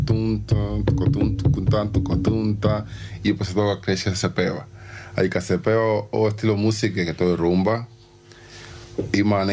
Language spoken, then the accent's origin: Serbian; Cuba; Serbian is a second language; now in Banja Luka, Bosnia and Herzegovina; ja sam sa Kube i da ja sam u Bosni, Banja Luka